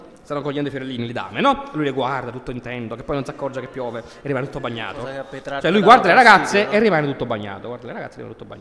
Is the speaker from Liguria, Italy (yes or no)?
no; Capua, Campania, Italy; born there